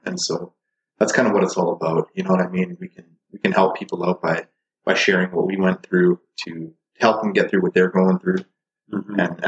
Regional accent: Winnipeg, Manitoba, Canada; Yeah, I'm from Winnipeg, Manitoba. I'm representing.

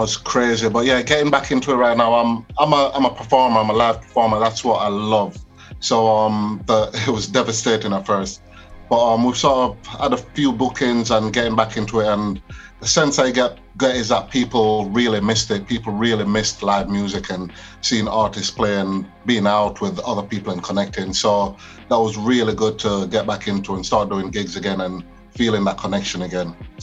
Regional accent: Jamaica; Well, I grew up in Jamaica, so it's just like a lot of dancehall, a lot of reggae

